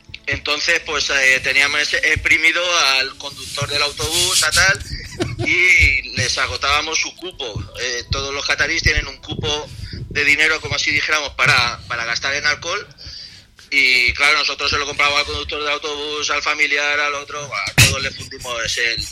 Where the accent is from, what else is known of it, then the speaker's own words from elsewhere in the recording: Spain; estando en Qatar, ¿cómo no vas a animar a España? Nosotros somos los primeros españoles.